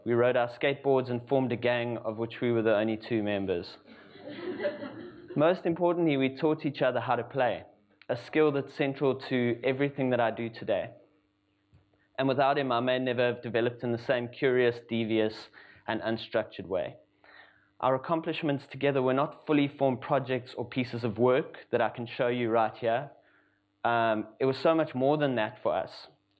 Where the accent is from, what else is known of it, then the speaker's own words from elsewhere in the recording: Johannesburg, Gauteng, South Africa; I'm from Johannesburg in South Africa